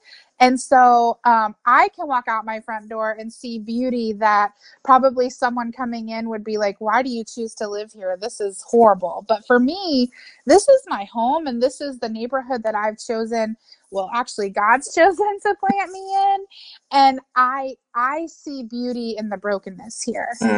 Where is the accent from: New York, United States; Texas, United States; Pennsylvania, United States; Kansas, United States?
Kansas, United States; now in Baltimore, United States; I am actually from Kansas.